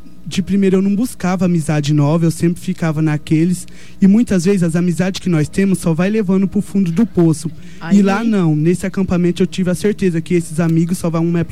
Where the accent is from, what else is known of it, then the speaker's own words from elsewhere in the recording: Douradina, Brazil; De Douradina.